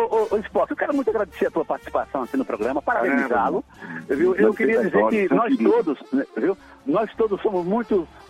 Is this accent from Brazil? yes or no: yes; Northeast Region, Brazil; para todos nós que somos nordestinos, que gostamos de música de boa qualidade